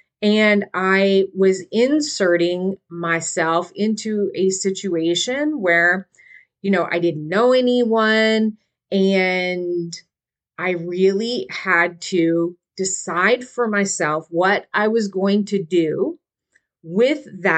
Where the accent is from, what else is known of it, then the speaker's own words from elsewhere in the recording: Texas, United States; and we are originally from South Texas, so not very many opportunities to play hockey in South Texas.